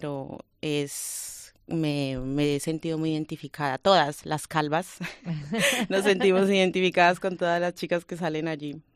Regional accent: Colombia; moved away; Yo soy colombiana, llegué de Colombia en el 2001

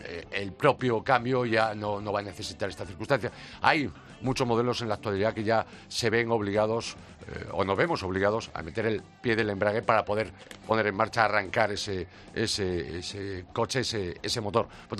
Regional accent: Galicia, Spain; Pues amigo Rodrigo, te voy a responder como gallego.

